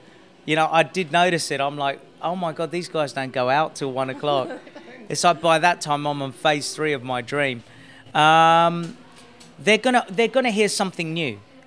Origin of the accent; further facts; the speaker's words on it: Cyprus; it feels like Ayia Napa in Cyprus, because we're from Cyprus and it almost feels like I'm in Ayia Napa.